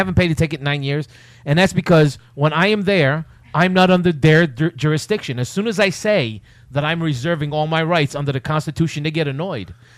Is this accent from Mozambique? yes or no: yes; Mozambique; I grew up in Mozambique, Africa.